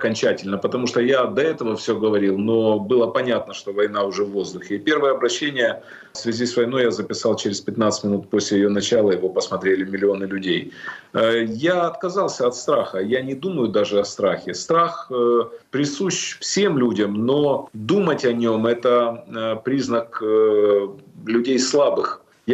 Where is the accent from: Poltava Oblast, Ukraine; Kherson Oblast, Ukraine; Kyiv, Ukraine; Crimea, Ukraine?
Kyiv, Ukraine; Я родился в Киеве, в Украине, я всю жизнь там прожил.